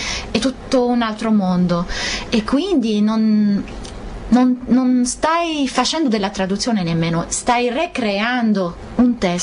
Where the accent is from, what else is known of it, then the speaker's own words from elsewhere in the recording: Lebanon; Italian is a second language; avendo vissuto nel Libano e cresciuto nel Libano, la guerra ha cominciato, io avevo